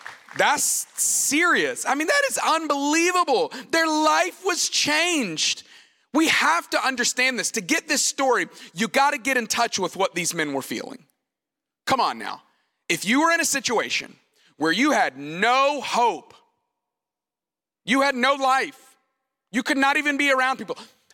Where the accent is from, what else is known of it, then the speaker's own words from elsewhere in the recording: Tuscaloosa, Alabama, United States; I grew up in Tuscaloosa, Alabama, and so these people are wild about their football as well.